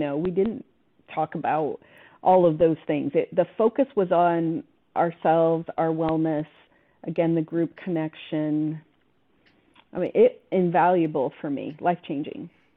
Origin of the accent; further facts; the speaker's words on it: Indiana, United States; because I'm from Indiana, to get on an airplane and go to Spain and do this.